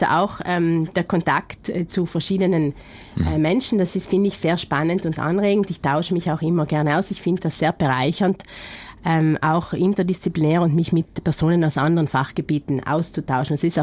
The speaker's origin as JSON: {"language": "German", "town": "Bolzano", "region": "Trentino-Alto Adige", "country": "Italy", "tie": "born or raised there", "said": "Ich bin eine Bozenerin, also ich bin in Bozen aufgewachsen. Meine Mutter ist allerdings aus dem Pustertal."}